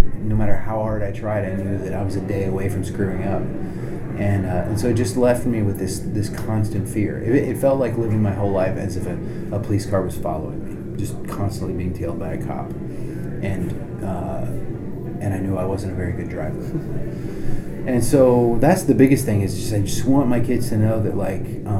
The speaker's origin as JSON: {"language": "English", "region": "the South", "country": "United States", "tie": "born or raised there", "said": "Like, is it just the denomination that I grew up in the South that didn't talk about new creation and about what we were saved for, you know?"}